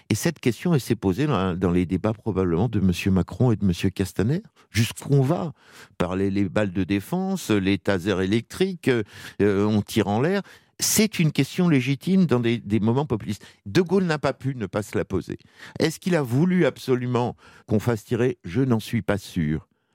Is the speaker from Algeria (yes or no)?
yes; Algeria; born there; je suis né dans l'Algérie en guerre.